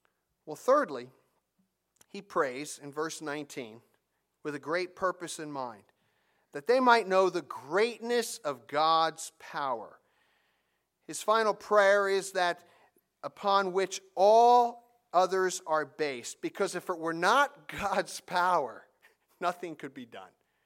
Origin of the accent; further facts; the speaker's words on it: New Jersey, United States; Growing up in North Jersey, I sort of date myself, but I remember Reverend Ike with his flashy cars and diamond rings.